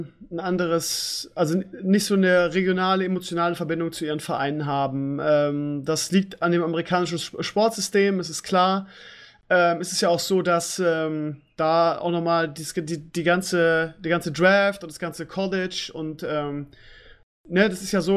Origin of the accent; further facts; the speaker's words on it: Bremen, Germany; weil ich mit dieser Fußballkultur auch aufgewachsen bin. Gerade als stolzer Bremer